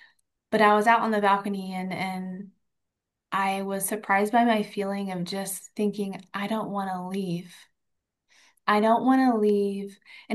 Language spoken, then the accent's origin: English; United States; now in Israel; as an American citizen, and I had lived here a while, I had three kids here, all of them were born in Jerusalem.